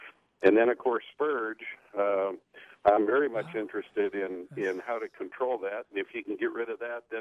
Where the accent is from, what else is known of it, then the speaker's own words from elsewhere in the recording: Phoenix, Arizona, United States; also born or lived in Amarillo, Texas; now in Peoria, United States; But I grew up in Phoenix back in the 50s, and, of course, puncture vine was all over the place.